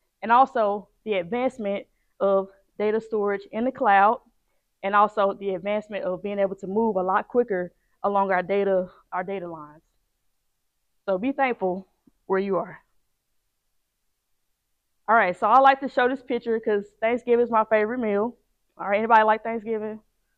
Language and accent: English; Jackson, Mississippi, United States; now in Atlanta, United States; So I go back and forth between Atlanta and Jackson, which is my hometown, Jackson, Mississippi.